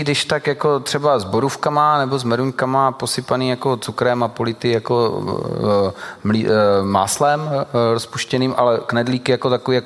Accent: Moravia, Czechia; ale já jsem Moravák, víš?

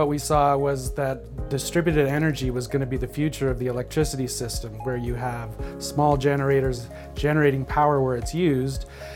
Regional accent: Calgary, Alberta, Canada; I grew up in Calgary

